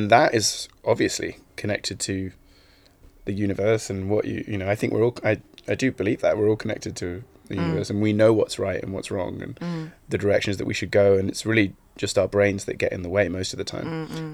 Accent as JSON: {"language": "English", "country": "United Kingdom", "said": "So if I say that and you think it's weird, it's because I'm British."}